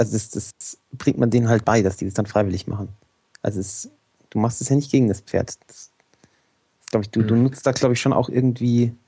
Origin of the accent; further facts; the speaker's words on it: Großostheim, Bavaria, Germany; Obwohl ich ja aus einem Reiterort komme im Endeffekt, weil ja, ich komme ja aus Groß-Ostheim ursprünglich.